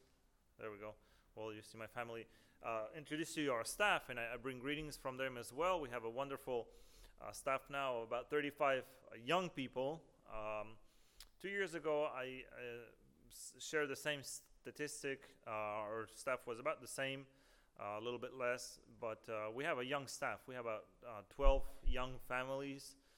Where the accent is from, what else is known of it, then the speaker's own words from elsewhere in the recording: Argentina; now in Ukraine; Originally, I'm from Argentina. I was born there, but my grandparents are of Ukrainian descent.